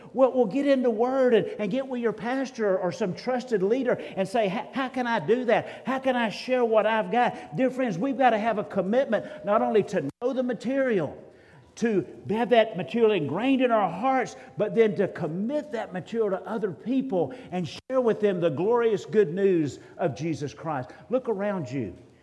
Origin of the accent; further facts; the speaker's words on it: Jacksonville, Florida, United States; Growing up, I grew up in Jacksonville, Florida, and we grew up outside of the city. So we're in the country on about 5 acres of land.